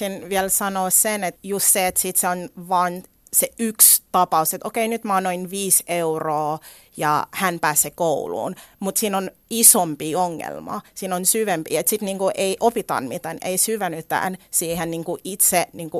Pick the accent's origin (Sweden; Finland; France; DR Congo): DR Congo; mä oon itse Kongosta